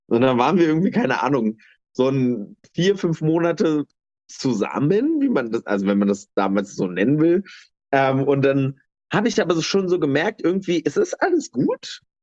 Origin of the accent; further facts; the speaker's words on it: East Germany, Germany; Und dass ich eine ostdeutsche Identität habe, habe ich aber tatsächlich erst in Bayern erlebt, als dann tatsächlich ich andauernd so als Ossi abgestempelt wurde.